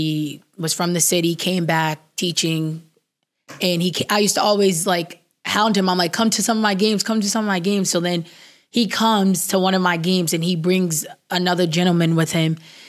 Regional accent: Fall River, Massachusetts, United States; So I'm originally from Fall River, Mass. I grew up playing outside, obviously.

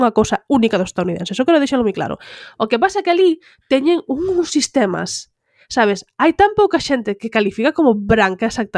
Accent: Galicia, Spain; first language gl; A miña lingua nativa, a miña primeira lingua é o galego, despois está o castelán.

